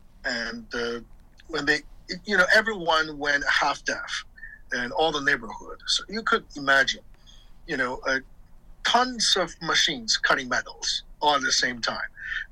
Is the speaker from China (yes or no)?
yes; Qingdao, Shandong, China; now in United States; before that, I studied violin in Qingdao, which is my hometown.